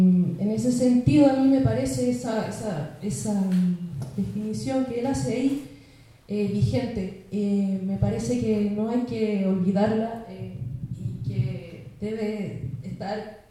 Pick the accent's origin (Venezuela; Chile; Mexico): Chile; now in Argentina; Yo vivo en Argentina, soy chilena, vivo hace 7 años allá.